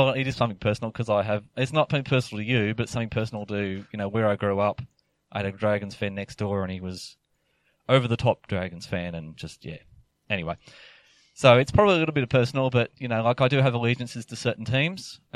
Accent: Parramatta, New South Wales, Australia; So you realise I grew up in Parramatta area. So, you know, even though my family was all from, you know, inner west and or sort of inner city, you know, Newtown, that kind of area, you know, my parents moved to Parramatta district

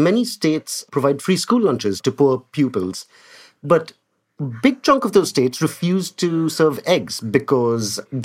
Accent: India; most Indians, including me, will tell you that there's no such thing as Indian food.

